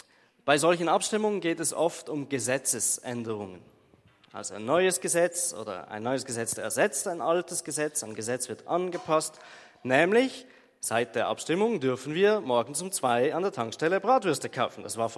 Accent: Switzerland; wie die meisten von euch wissen, bin ich Schweizer und der Rest hört es dann wahrscheinlich.

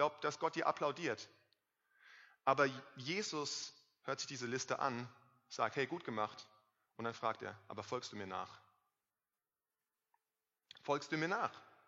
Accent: Germany; Das können wir als Deutsche ganz gut nachvollziehen. Sicherheit ist uns wichtig.

